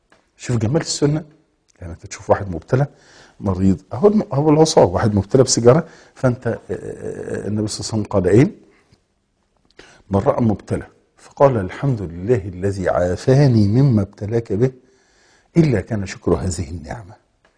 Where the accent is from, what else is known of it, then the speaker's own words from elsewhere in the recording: Egypt; في الشعب المصري ككل، او فينا كمصريين كلنا